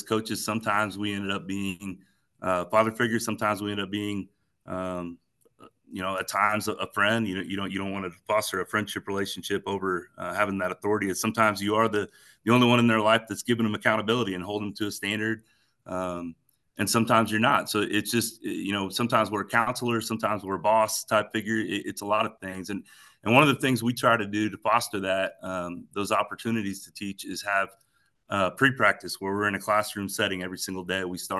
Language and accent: English; Illinois, United States; I'm from Illinois originally, coached some junior high in Illinois, moved to Kansas because my wife is from here